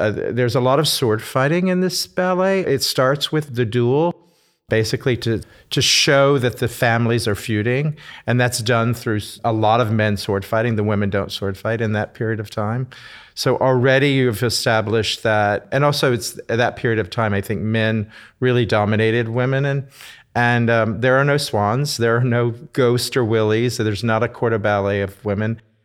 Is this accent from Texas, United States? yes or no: yes; Texas, United States; I grew up in Texas, where I studied lots of different forms of dance